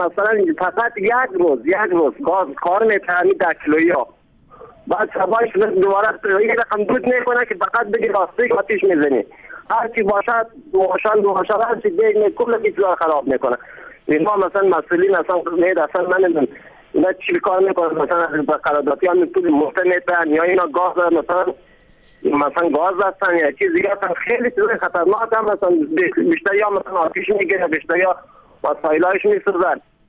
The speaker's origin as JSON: {"language": "Persian", "region": "Ghazni", "country": "Afghanistan", "said": "ولایت های سرسل مثل ولایت ما غزنی، ولایت مثلا بایتونگی و بانیان مثلا هر جای سرسل بسیار مشکلات زیاد است."}